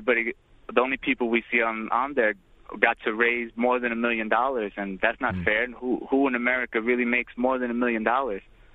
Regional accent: Jersey City, New Jersey, United States; I'm Puerto Rican from Jersey City

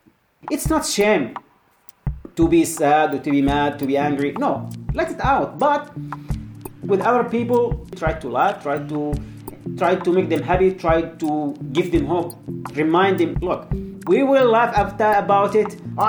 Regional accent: Yemen; English is a second language; from Yemen. I was detained at Guantanamo.

